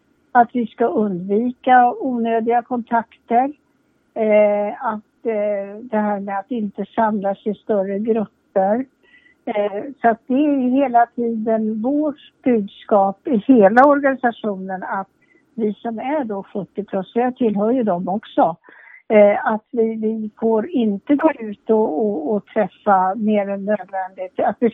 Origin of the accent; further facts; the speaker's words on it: Tyresö, Stockholm County, Sweden; also born or lived in Umeå; vi kom från Umeå till Tyresö, för mamma och pappa tyckte inte vi skulle bo i stan. Och då hamnade vi bara utan tillfällighet i Tyresö. Och sen har ingen flyttat därifrån.